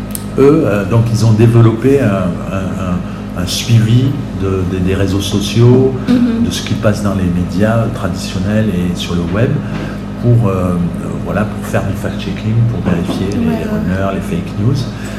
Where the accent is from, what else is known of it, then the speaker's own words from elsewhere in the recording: France; moi je suis français